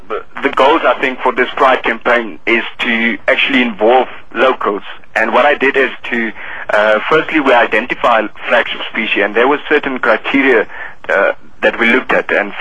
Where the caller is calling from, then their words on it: Steinkopf, Northern Cape, South Africa; I'm calling from South Africa, actually from a small town called Steinkopf. And this town is actually bordering Namibia in the north and has a population density of about 8,500 people. So it's actually a very small little town.